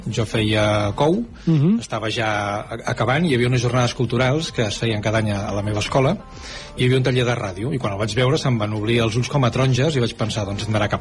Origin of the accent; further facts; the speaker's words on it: Terrassa, Catalonia, Spain; Jo sóc de Terrassa, vaig néixer el 1976, el Dia de la Dona, precisament, és el meu aniversari. O sigui que estem a punt de fer els 48.